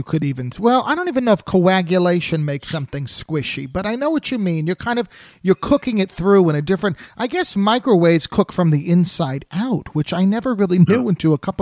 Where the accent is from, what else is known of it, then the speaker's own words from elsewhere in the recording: New Jersey, United States; also born or lived in New York; I grew up in New Jersey. I lived in New York forever.